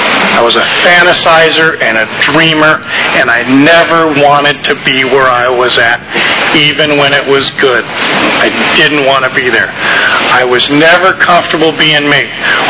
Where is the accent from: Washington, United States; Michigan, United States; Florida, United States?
Florida, United States; Fort Pierce; born there; You know, I was born in Fort Pierce, Florida, 1955.